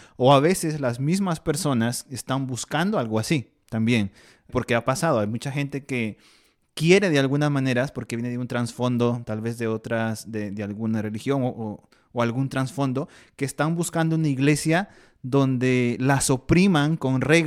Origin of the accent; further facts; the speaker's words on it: Peru; Hay una iglesia que es del país de donde yo soy. No sé exactamente cuál es el nombre, pero todos los conocemos en Perú como los israelitas